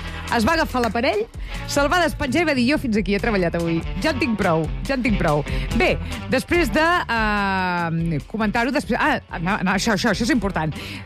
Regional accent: Catalonia, Spain

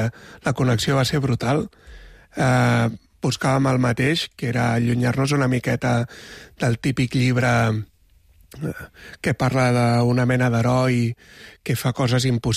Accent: Granollers, Catalonia, Spain; o sóc de Granollers.

